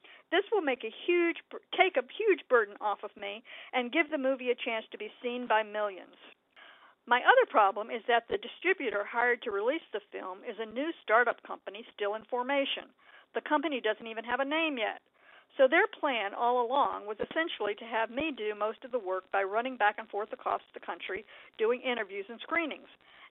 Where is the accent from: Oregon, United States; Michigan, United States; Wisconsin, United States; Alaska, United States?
Michigan, United States; Flint; plus going to Flint to help with the people of my hometown